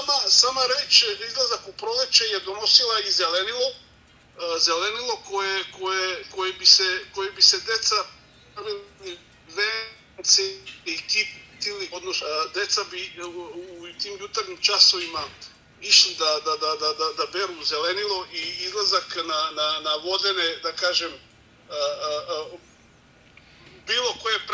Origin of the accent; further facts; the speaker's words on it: Belgrade, Serbia; moved away; ja sam iz Srbije, iz Beograda